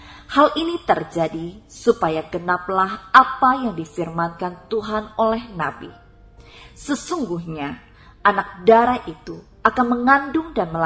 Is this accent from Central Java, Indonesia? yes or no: no; Pontianak, West Kalimantan, Indonesia; born there; saya sedang berada di kota kelahiran saya di Pontianak.